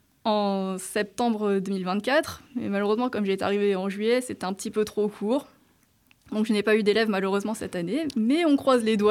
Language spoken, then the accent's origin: French; Île-de-France, France; j'ai 31 ans. Je suis originaire de la Seine-Saint-Denis et je suis arrivée à Domfront en juillet 2024, c'est-à-dire il y a un an.